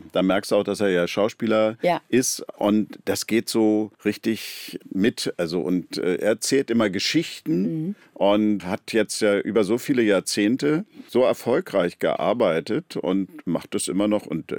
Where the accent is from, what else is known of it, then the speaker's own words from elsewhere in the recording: Berlin, Germany; Aber jetzt als Berliner